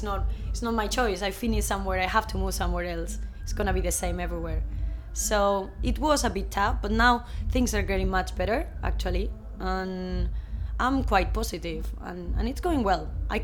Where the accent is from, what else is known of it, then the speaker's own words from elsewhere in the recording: Vitoria, Basque Country, Spain; English is a second language; Yeah, I'm originally from Basque Country, that is the north of Spain. And Vitoria, where I live, it's a tiny city that I love